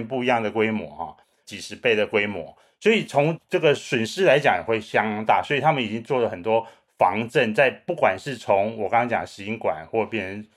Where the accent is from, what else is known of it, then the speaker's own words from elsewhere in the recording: Taiwan; 我想地震当然是我们在台湾长大的人是不可避免的，我们从小也很习惯这个地震哈。